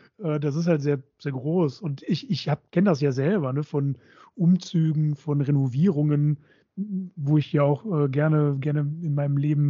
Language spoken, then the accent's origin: German; Krefeld, North Rhine-Westphalia, Germany; ich komme ja aus Krefeld, das liegt ja in der Nähe des Ruhrgebietes